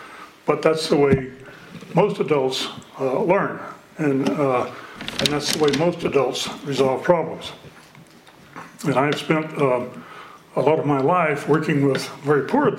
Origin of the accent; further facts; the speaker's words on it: the South, United States; I grew up in the South, and I lived through the aftermath of the Civil War, and it's in many ways still going on.